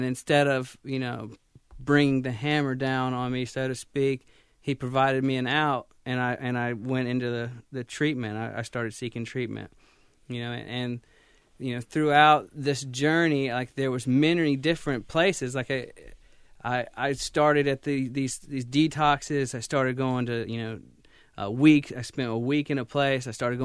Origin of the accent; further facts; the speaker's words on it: Wilmington, United States; Well, as you said, I grew up in Wilmington. That's all I can really ever remember.